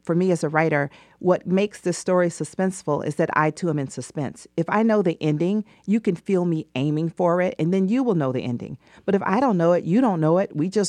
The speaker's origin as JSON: {"language": "English", "town": "Atlanta", "region": "Georgia", "country": "United States", "tie": "born there", "said": "I wrote my story about Southwest Atlanta. I was born in Southwest Atlanta."}